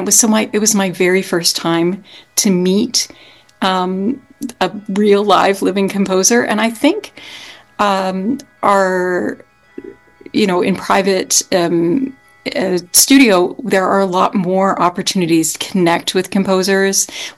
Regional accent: Canada; I think that there is something significant about being a Canadian composer.

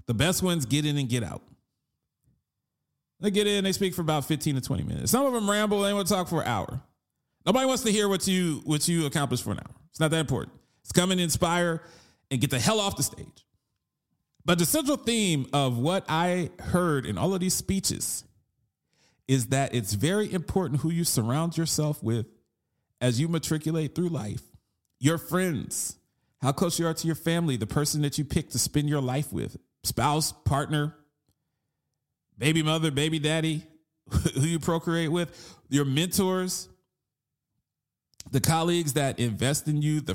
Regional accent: Baltimore, Maryland, United States; I grew up in Baltimore. I know what a rat is.

